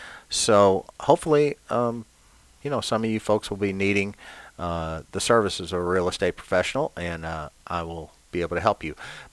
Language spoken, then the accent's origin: English; Louisville, Kentucky, United States; And here we are back at the Rusty Satellite Show in Louisville, Kentucky, my hometown.